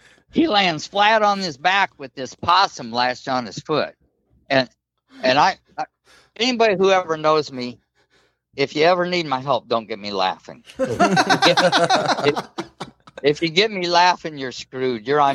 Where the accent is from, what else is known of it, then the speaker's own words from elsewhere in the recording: Metamora, Illinois, United States; I grew up outside of Metamora, and there's a town about 10 miles away, Roanoke